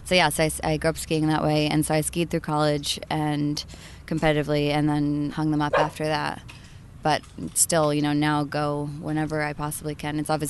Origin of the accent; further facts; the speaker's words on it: Maine, United States; I grew up in Maine, so I'm originally from Maine.